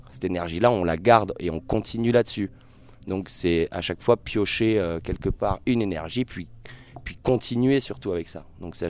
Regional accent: Provence-Alpes-Côte d'Azur, France; Je viens du Vaucluse où il n'y avait vraiment pas cette énergie-là.

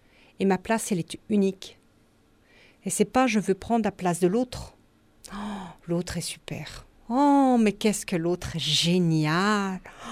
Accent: Auvergne-Rhône-Alpes, France; moved away; nous habitons dans le Diwa depuis peu de temps. Mmh. Nous venons de Haute-Savoie.

